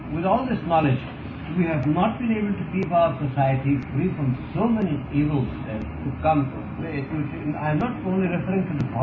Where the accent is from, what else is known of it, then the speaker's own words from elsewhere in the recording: India; As an Indian, the question is bothers me very, very often.